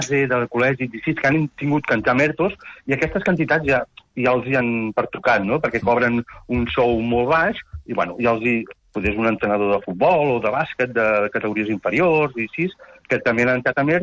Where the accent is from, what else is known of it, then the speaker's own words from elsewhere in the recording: Palamós, Catalonia, Spain; Jo soc de Palamós.